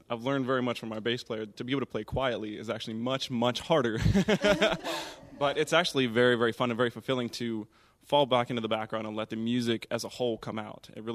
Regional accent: Katanning, Western Australia, Australia; I'm from Katanning

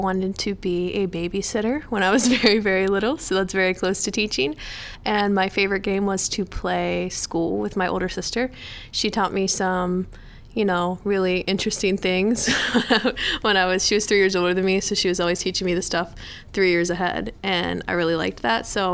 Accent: Fairmont, West Virginia, United States; I moved to a smaller college called Fairmont State University, which is actually in my hometown.

